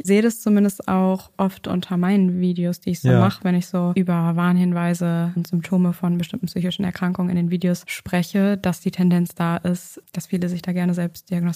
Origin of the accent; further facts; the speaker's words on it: Saarland, Germany; Bei uns im Saarland